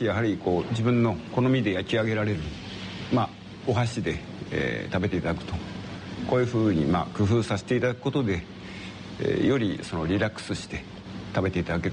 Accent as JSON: {"language": "Japanese", "region": "Niigata", "country": "Japan", "said": "まあ私も新潟県出身なんで、地元新潟に帰って外食産業を企業化させたいという願いで"}